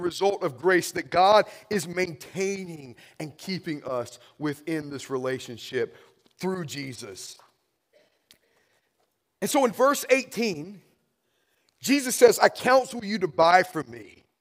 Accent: United States; And this is one of my greatest concerns for us as American Christians.

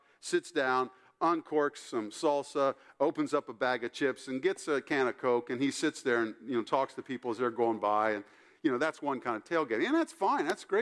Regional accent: Ohio, United States; growing up in Ohio, my dad and I loved the Ohio State University football team through the years.

